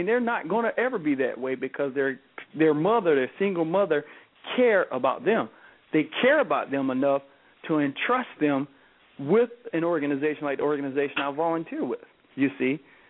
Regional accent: Georgia, United States; Because, you know, I'm a country boy. I'm from Georgia.

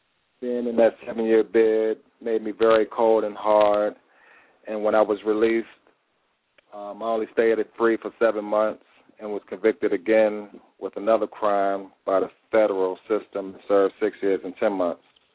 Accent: Maryland, United States; moved away as an adult; now in Columbus, United States; I'm originally from Maryland, but as of now, I'm making Columbus, Ohio my hometown. I came up here in 1992 to attend DeVry University.

